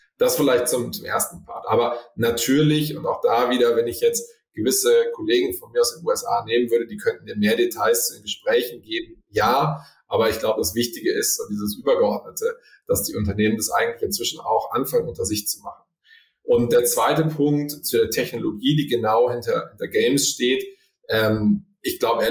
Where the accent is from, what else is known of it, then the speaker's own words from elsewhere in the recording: Cologne, North Rhine-Westphalia, Germany; weil Köln für mich meine Heimat ist.